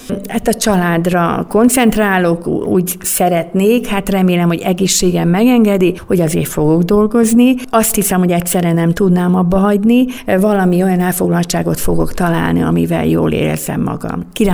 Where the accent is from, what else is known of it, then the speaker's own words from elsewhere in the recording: Tiszakóród, Szabolcs-Szatmár-Bereg, Hungary; én tiszakóródi származású vagyok